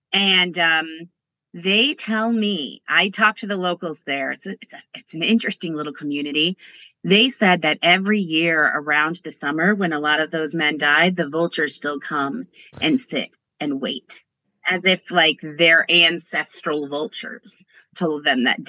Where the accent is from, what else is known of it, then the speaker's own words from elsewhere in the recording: Connecticut, United States; We're from Connecticut. We're like, we don't need a fire.